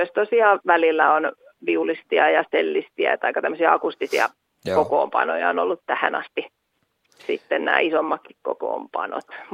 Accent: Tampere, Pirkanmaa, Finland; No tosiaan minä olen tamperelainen ihan alkuperäinen laulaja ja pianisti

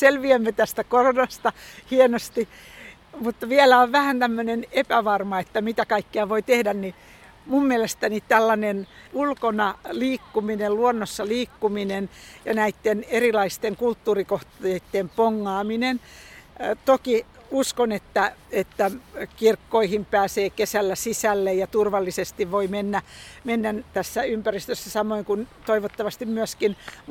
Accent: Kuru, Pirkanmaa, Finland; koska mä olen Kurusta kotoisin

